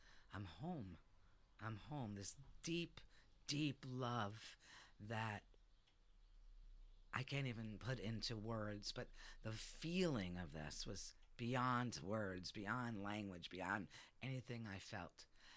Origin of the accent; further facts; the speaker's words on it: New York City, New York, United States; accent: New York City; also born or lived in Los Angeles; now in Reno, United States; I moved to Reno, and actually, my accent's from New York City, yeah. Brooklyn, the best pizza in the world. Then I went to Los Angeles, and that's how I migrated to Reno.